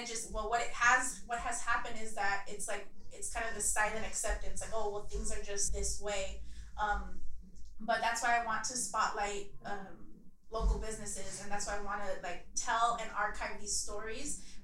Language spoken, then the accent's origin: English; Highland Park, United States; it's going to mean such a different thing in 10 years to say I grew up in Highland Park